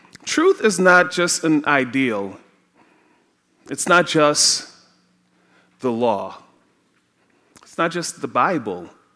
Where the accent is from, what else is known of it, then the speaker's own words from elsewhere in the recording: Trinidad & Tobago; now in United States; The cultural truth in the US of A is not the same as what I grew up with in Trinidad.